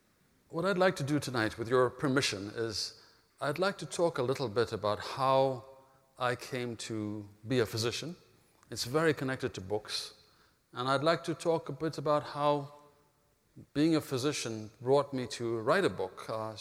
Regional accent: Ethiopia; because I was born in Ethiopia and not in India, my destiny was completely different from theirs. I grew up speaking the Ethiopian language very fluently.

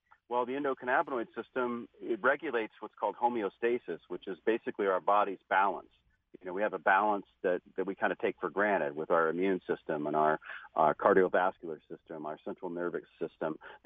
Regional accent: Kentucky, United States; also born or lived in Indiana; I'm actually from Kentucky, but spent most of my life in Indiana.

